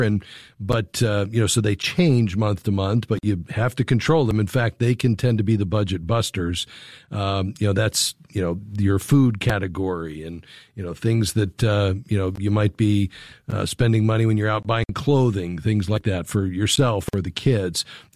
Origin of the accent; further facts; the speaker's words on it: Fort Lauderdale, Florida, United States; So I grew up in Fort Lauderdale, not too far from Coconut Creek